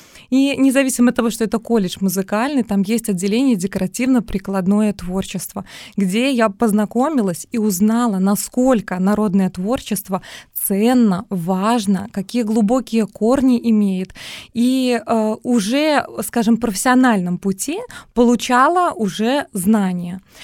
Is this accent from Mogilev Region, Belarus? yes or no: no; Vitebsk Region, Belarus; born there; я родилась в Мёрском районе. Это место, наполненное красотой природы и народным творчеством